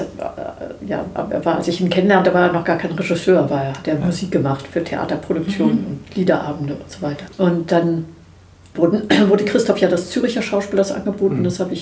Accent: Hamburg, Germany; Ich habe studiert in Berlin, bin aufgewachsen in Hamburg, habe in Berlin studiert.

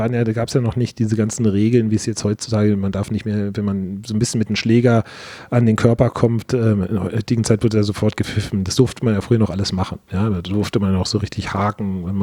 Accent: Berlin, Germany; damals als Berliner wurde man nicht großartig gefördert

